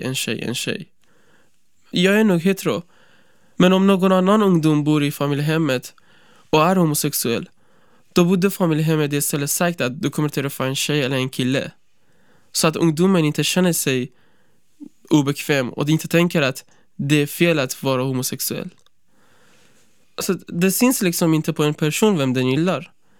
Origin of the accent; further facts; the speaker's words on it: Iran; Swedish is a second language; also born or lived in Afghanistan; now in Sweden; jag bor i Uppsala. Jag är 17 år. Jag har bott i Sverige snart i 3 år. Ursprungligen är jag från Afghanistan, men jag har vuxit upp i Iran.